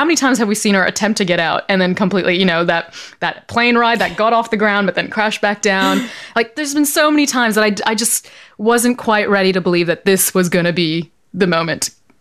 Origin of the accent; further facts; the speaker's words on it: Toronto, Ontario, Canada; And I have been out of Toronto long enough that I now sometimes say Toronto, which is really awful.